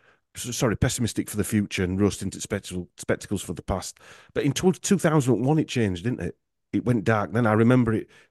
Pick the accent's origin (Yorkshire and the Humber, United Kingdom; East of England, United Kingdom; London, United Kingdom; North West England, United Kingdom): Yorkshire and the Humber, United Kingdom; I'm from Yorkshire, that's how we pronounce it.